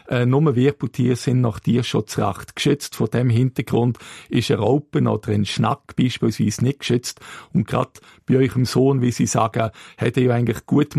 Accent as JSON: {"language": "German", "country": "Switzerland", "said": "Das ist für mich als Schweizer eigentlich das falsche Vorgehen."}